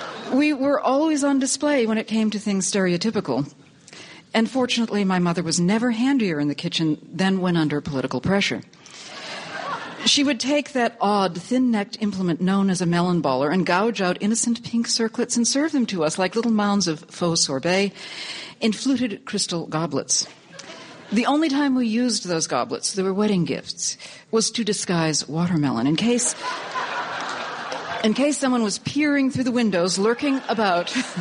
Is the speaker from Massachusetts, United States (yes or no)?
yes; Boston, Massachusetts, United States; I grew up right here in Boston.